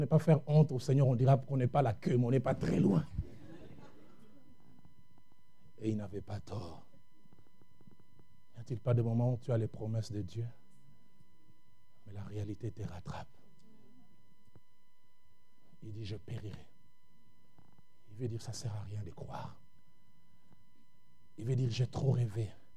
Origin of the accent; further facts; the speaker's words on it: Kinshasa, DR Congo; je pense à un frère qui est chez nous à Kinshasa, Prosper Banzenza.